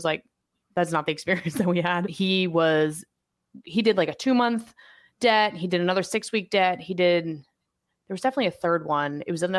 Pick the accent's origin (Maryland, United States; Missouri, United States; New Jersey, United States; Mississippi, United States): Maryland, United States; Annapolis; I'm from Annapolis, I'm from Maryland. And so the three of us flew back to my mom's for Christmas